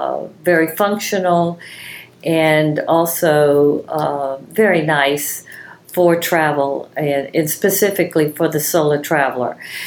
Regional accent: Baton Rouge, Louisiana, United States; I'm from Baton Rouge, Louisiana.

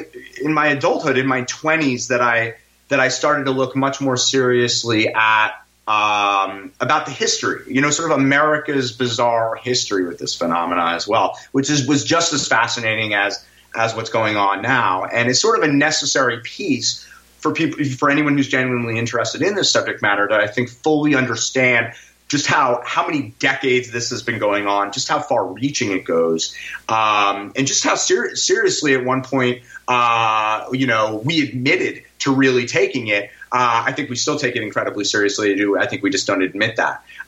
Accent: New York City, New York, United States; So I grew up in New York City

